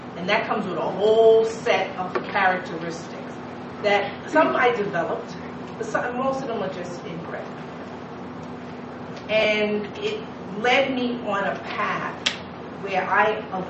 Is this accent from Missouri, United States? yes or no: no; Harlem, New York, United States; When I get a dance, you know I'm from Harlem, right? So it's amazing who I am at my core.